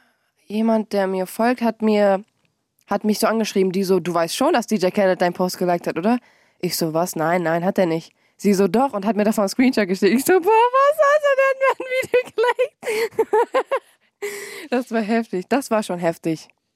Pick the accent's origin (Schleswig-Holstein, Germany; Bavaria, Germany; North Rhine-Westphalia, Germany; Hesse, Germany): North Rhine-Westphalia, Germany; Ich bin 19 Jahre alt. Ich komme tatsächlich aus einem Dorf. Im Sauerland, so ganz isoliert